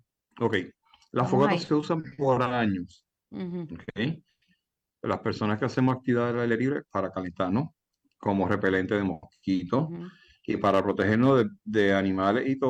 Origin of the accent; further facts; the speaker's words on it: Puerto Rico; Por ejemplo, en Puerto Rico nosotros somos locos con el coquí.